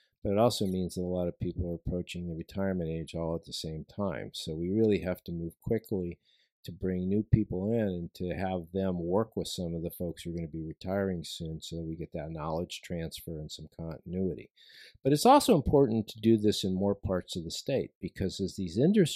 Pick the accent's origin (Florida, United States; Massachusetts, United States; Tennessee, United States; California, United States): California, United States; I'm a Californian. I didn't get it. There was a snowstorm coming.